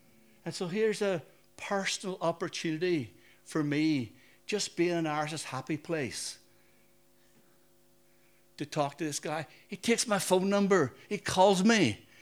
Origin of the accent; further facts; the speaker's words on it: Northern Ireland, United Kingdom; And he says, excuse me … You know, where are you from? And I said, Northern Ireland.